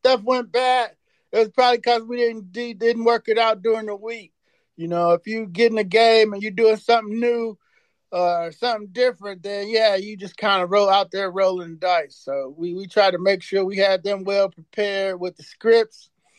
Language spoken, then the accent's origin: English; St. Louis, Missouri, United States; I was from St. Louis, so we used to scrimmage each other.